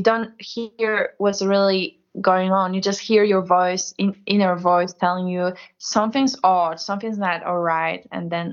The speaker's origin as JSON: {"language": "English", "country": "Poland", "second_language": "English", "said": "And when I said I was from Poland, he started to laugh."}